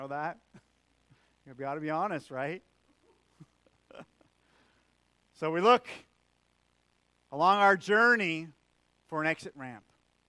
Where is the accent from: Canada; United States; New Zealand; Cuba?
Canada; One of the greatest and biggest blessings of growing up in Canada is that we have many options.